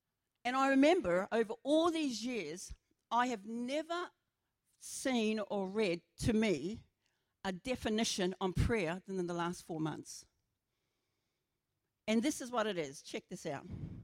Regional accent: New Zealand; born there; I was born in New Zealand and I'm a Maori and very proud of that.

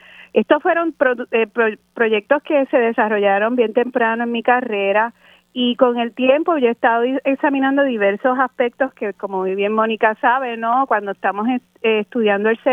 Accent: San Juan, Puerto Rico; Yo soy oriunda de San Juan, en particular de la urbanización Floral Park, que es un sector aquí en Atorrey, donde me crié con mis hermanos y con mis padres, ambos profesores universitarios.

